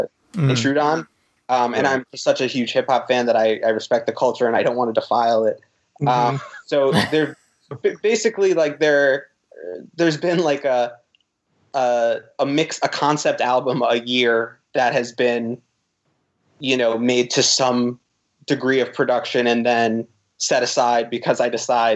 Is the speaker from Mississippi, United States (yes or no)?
no; New York, United States; I grew up in Westchester, which is a suburb outside of Manhattan and New York City.